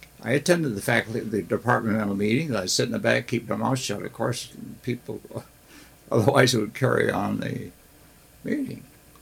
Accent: Ithaca, New York, United States; I was raised in Ithaca. It's much like here, around here, all kinds of water around.

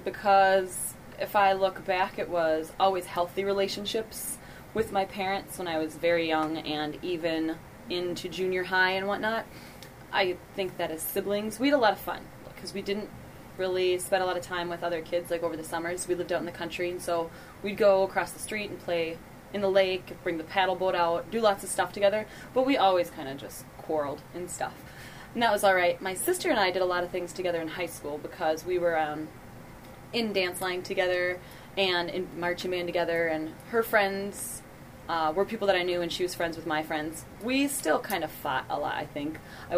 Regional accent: Annandale, Minnesota, United States; I was born in St. Cloud, Minnesota, but I grew up in Annandale, Minnesota, which is a little bit smaller town, about 2,000.

